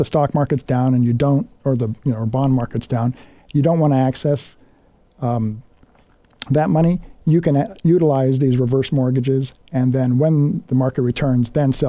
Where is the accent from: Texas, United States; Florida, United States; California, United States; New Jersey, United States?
California, United States; I'm originally from California, so this was a bit of a surprise to me.